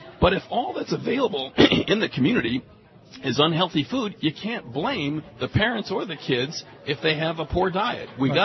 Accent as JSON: {"language": "English", "town": "Detroit", "region": "Michigan", "country": "United States", "tie": "born or raised there", "said": "Just to give you an example, my hometown of Detroit currently doesn't have a single major grocery store or supermarket within the city limits."}